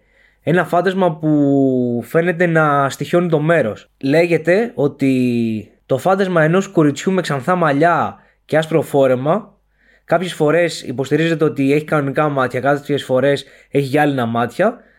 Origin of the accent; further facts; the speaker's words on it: Evia, Central Greece, Greece; είμαι κι εγώ από την Εύβοια και νιώθω την ανάγκη γιατί είμαι ακραίος τοπικιστής.